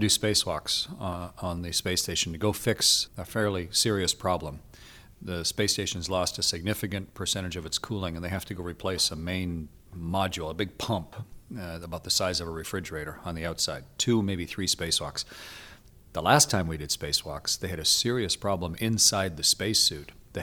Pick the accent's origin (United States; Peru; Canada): Canada; I was Canadian.